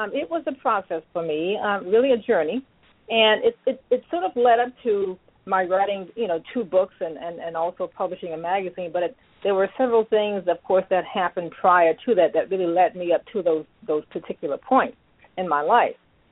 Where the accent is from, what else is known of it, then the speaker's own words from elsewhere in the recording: Virginia, United States; I'm actually calling from the Washington, D.C. area, and that really is home to me, Virginia, actually.